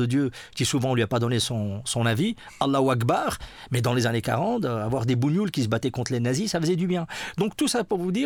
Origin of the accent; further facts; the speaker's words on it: Brussels, Brussels-Capital Region, Belgium; non, je suis bruxellois. Je dis toujours je suis d'où je vis, donc j'aime cette ville, j'aime les gens, j'aime ce pays, c'est mon pays.